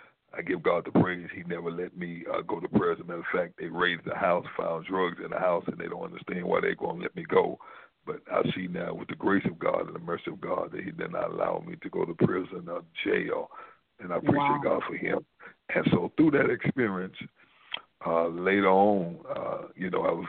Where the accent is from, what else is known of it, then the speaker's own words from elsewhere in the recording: Texas, United States; Yes, I grew up in East Texas down there with, you know, Bishop in Longview, and not growing up in church.